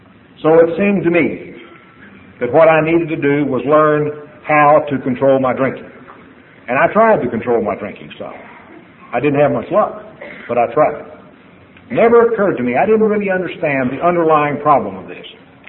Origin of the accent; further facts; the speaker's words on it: Texas, United States; I was raised out in West Texas on a farm, and we had a dog.